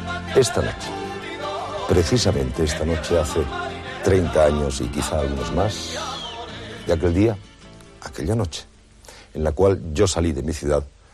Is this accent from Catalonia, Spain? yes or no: no; Andalusia, Spain; soy andaluz.